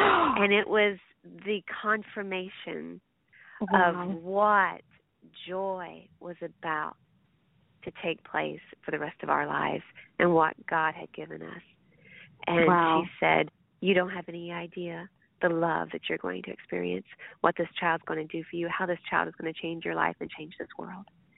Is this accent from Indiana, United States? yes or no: yes; Indiana, United States; Okay. Well, I'm from Indiana, of course